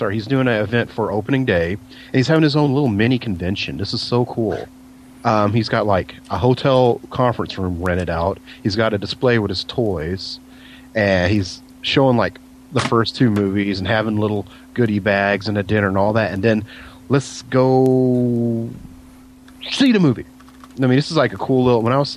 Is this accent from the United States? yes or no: yes; Georgia, United States; I'm from Georgia